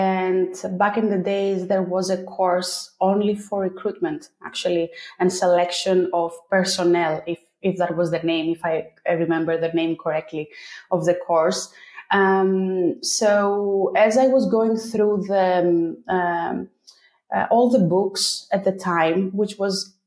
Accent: Greece; I come from Greece, where getting a job has not always been very based on objective factors.

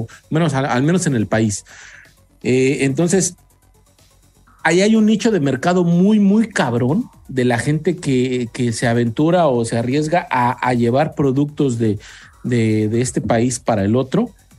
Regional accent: Mexico; nosotros como mexicanos, pues obviamente estamos acostumbrados, crecimos y decimos que nuestros productos son los mejores porque los venimos consumiendo desde la infancia

